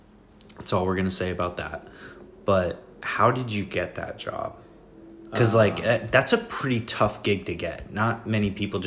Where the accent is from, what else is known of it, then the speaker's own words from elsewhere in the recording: St. Mary's, Kansas, United States; So I end up back home in my hometown of St. Mary's, Kansas, and I don't know what I'm going to do.